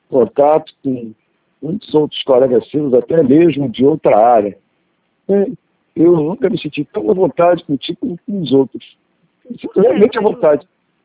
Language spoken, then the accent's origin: Portuguese; Penha, Brazil; Eu nasci e cresci na Penha.